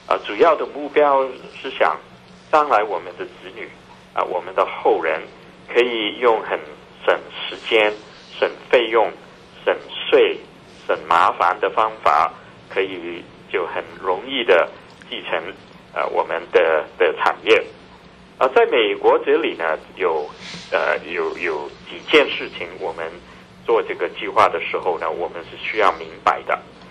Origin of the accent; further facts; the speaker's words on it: Hong Kong; now in New York, United States; 但是呢，都是用广东话的，因为我基本上我本身是从香港来。我也是主要是用这个广东话